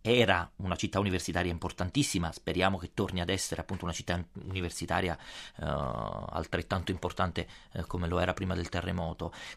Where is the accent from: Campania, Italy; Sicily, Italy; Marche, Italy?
Campania, Italy; Naples; Io, da napoletano, ho studiato al Teatro Stabile di Napoli, all'Accademia d'Arte Drammatica, gratuitamente, per 3 anni.